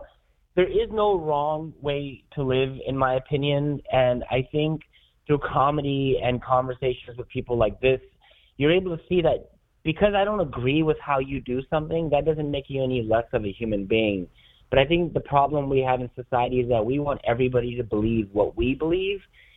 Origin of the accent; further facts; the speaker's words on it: North India, India; like my wife is South Indian and I'm North Indian, and I do a joke on stage where I'm saying I'm in a bi racist relationship.